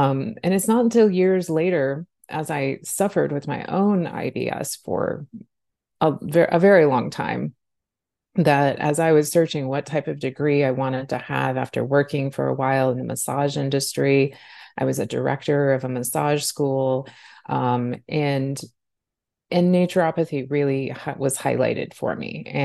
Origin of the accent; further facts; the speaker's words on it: Alaska, United States; So I grew up in Southeast Alaska in a very rural town.